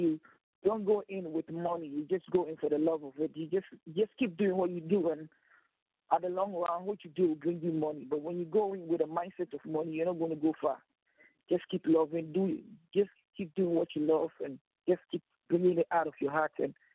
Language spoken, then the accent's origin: English; Ghana; I'm from West Africa, Ghana, a peaceful, loving, friendly nation.